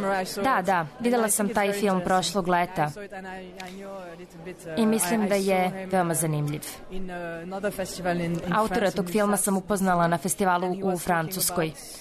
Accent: Egypt; ja sam sa tim svetom povezana zbog toga što govorim arapski. Odrasla sam u Egiptu, volim Egipat.

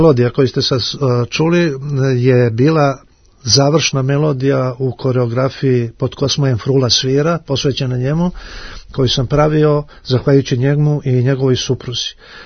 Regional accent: Obrenovac, Belgrade, Serbia; ja sam iz Obrenovca rodom, a moj otac je iz sela Zvečke pokraj Obrenovca 4 km.

